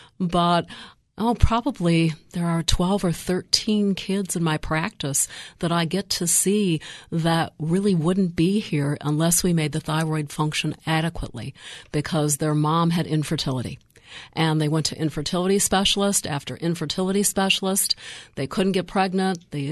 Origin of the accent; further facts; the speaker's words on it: Michigan, United States; now in Tampa, United States; I'm originally from Michigan, which is a fabulous state.